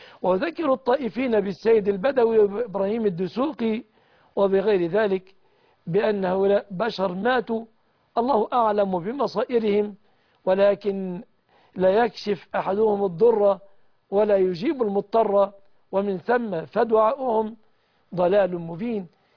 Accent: Egypt; بلادنا مصر

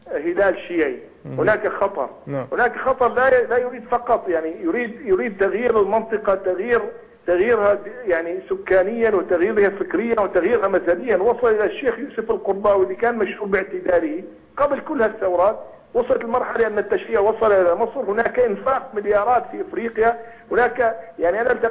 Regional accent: Hama, Hama Governorate, Syria; أنا كسوري محروم من جواز سفري منذ طفولتي لأني من حماة. أنا شخصيا لم أتلقى جواز سفر سوري من كان عمري 14 سنة.

